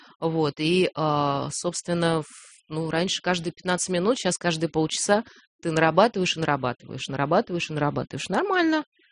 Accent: Novosibirsk, Novosibirsk Oblast, Russia; когда я приехала, я сама из Новосибирска, у меня был говор. Мне казалось, что у меня говор был.

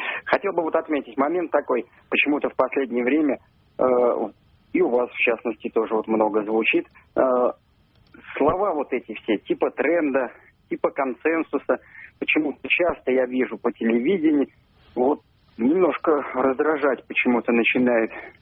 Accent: Nizhny Novgorod Oblast, Russia; also born or lived in Krasnoyarsk Krai; Родился в Красноярском крае я. Сознательную жизнь прожил всю в Нижегородской губернии славной, вот, недалеко, Кулебаки-Выкса, Навашино, вот.

